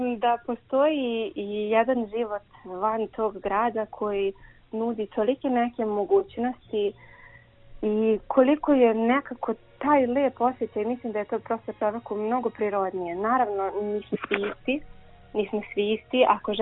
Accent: Belgrade, Serbia; ja sam inače rodom iz Beograda i odrasla sam u Beogradu

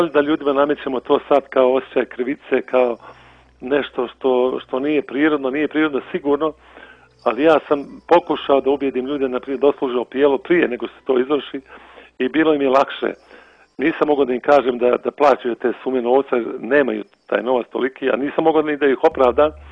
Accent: Nikšić, Nikšić Municipality, Montenegro; ja sam rodom iz Nikšića

